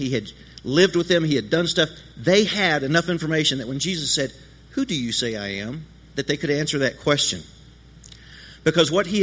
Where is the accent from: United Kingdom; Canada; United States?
United States; the South; Now, I come from the South, and so I have to tell stories.